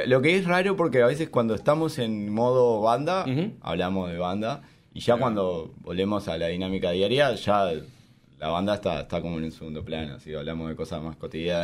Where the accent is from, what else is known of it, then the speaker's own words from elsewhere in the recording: Canelones, Uruguay; Sí, no sé, nosotros también somos de Canelones, entonces como que tenemos una distancia.